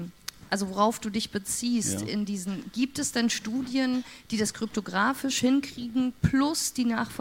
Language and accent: German; Germany; Wie man hört, komme ich aus Deutschland.